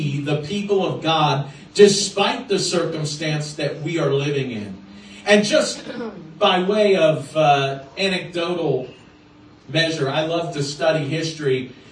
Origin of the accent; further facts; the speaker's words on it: Florida, United States; I come from Florida, where they name hurricanes.